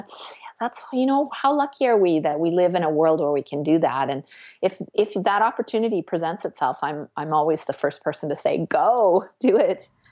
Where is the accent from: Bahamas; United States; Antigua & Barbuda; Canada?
Canada; I'm actually Canadian, but the assumption is whenever I'm anywhere that I'm American.